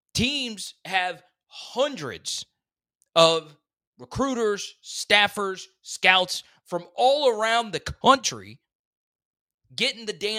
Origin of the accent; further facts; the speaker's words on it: Baton Rouge, Louisiana, United States; I am from Baton Rouge. I was born in Baton Rouge. And my family mostly resides in Baton Rouge.